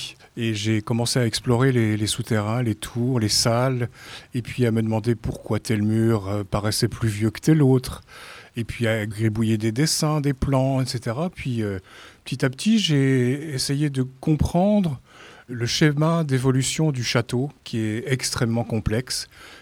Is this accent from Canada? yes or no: no; Sedan, Grand Est, France; je suis natif de Sedan.